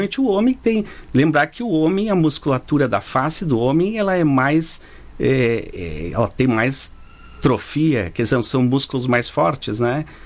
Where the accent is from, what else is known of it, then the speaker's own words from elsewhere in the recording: Rio Grande do Sul, Brazil; Mas é importante saber que nós somos gaúchos.